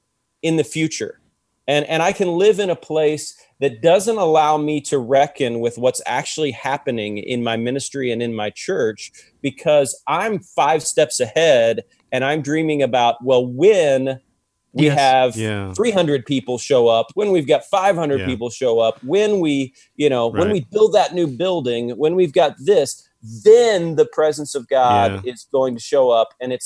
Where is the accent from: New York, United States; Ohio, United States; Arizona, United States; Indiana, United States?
Ohio, United States; I'm a Buckeye. I'm from Ohio.